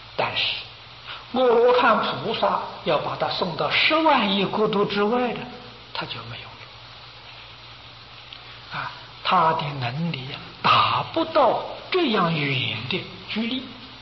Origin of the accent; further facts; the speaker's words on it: China; 我们中国人讲三十年是一世